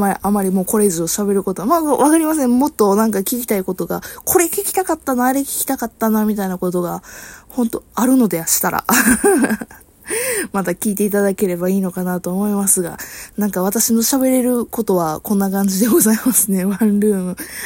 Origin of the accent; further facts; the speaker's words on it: Kansai, Japan; うち関西ですけども、実家が関西の方でなんか地震があったとか